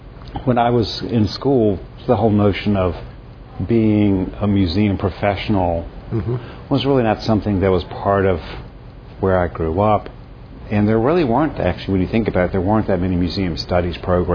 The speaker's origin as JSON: {"language": "English", "region": "Virginia", "country": "United States", "tie": "born or raised there", "said": "I grew up in Culpeper County, and on a piece of land that we owned, there were a whole set of canals"}